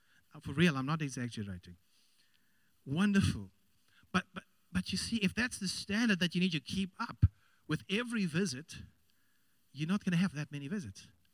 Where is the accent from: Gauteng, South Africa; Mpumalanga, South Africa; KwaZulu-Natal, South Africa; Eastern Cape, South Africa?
Gauteng, South Africa; Randburg; You know, I grew up in Randburg, and in Randburg, it worked like this in the entire neighborhood.